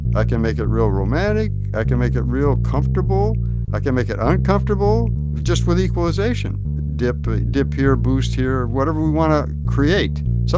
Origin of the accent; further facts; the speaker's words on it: Minneapolis, Minnesota, United States; And I was raised, you know, at that time, when I was that young, I was in Minnesota, Minneapolis.